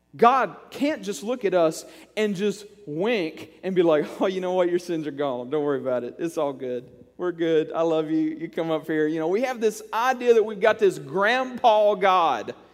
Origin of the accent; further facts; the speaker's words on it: Kentucky, United States; I remember one funeral home when I was a small child in the hometown where I grew up in Western Kentucky.